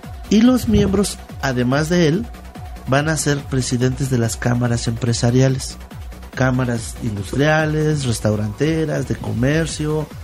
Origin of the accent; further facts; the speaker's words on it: Tlaxcala, Mexico; born there; yo nací aquí en Tlaxcala capital, en un pueblito hermoso que se llama San Lucas Cuautelulpan, a 5 minutos de aquí de las escalinatas donde nos encontramos.